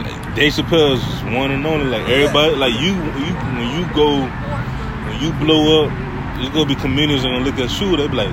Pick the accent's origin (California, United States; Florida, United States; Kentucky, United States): Florida, United States; Opa-locka; I don't care if you from North Miami or I'm from Opa-locka, or you from Homestead or...